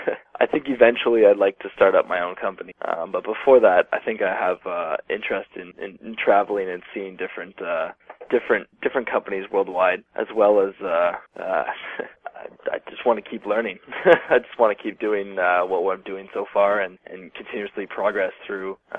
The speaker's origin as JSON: {"language": "English", "town": "Ottawa", "region": "Ontario", "country": "Canada", "said": "I'm from Ottawa"}